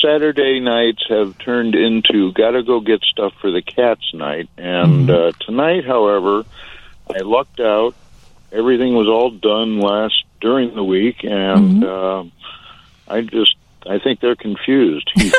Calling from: Sauk Village, Illinois, United States; I'm out in Sauk Village.

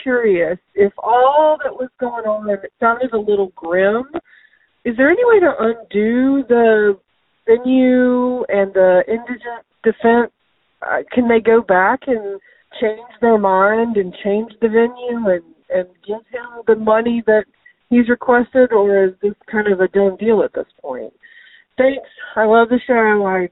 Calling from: Savannah, Georgia, United States; I'm calling from Savannah.

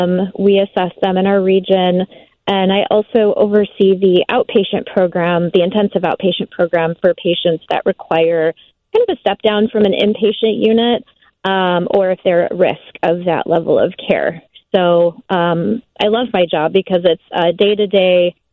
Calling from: McHenry, Illinois, United States; I'm actually calling from McHenry, Illinois.

